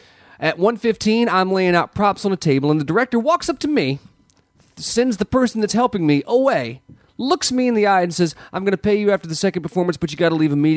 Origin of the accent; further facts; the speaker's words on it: North Carolina, United States; I'm from North Carolina, the heart of college basketball.